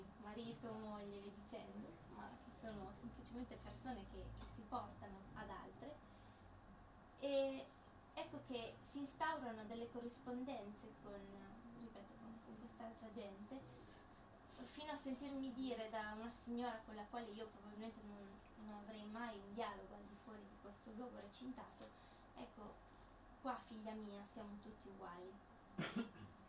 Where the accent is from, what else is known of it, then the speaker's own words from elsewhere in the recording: Sardinia, Italy; Abbiamo scritto della Sardegna, entrambi siamo sardi